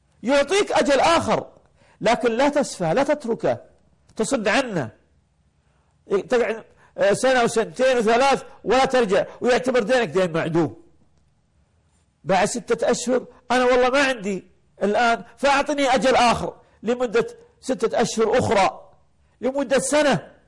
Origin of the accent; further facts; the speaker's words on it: Al Jahra, Jahra Governorate, Kuwait; موجود عندنا في الكويت في الجهرة